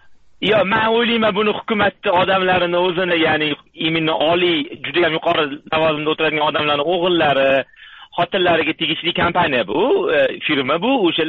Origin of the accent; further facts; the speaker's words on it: Tashkent, Uzbekistan; now in North America; O'zim Toshkentlikman.